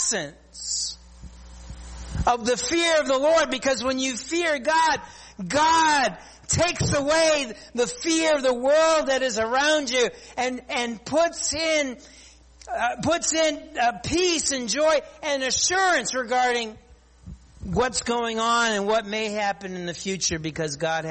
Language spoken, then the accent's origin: English; United States; Of course, one of the concerns I have as an American, I have a concern regarding this election coming up.